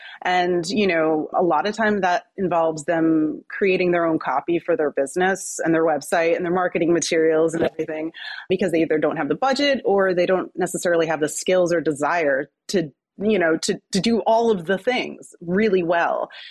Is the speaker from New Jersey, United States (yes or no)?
yes; New Jersey, United States; I'm a mom. I'm a wife. And I'm from New Jersey, and I just turned 48 years old a few weeks ago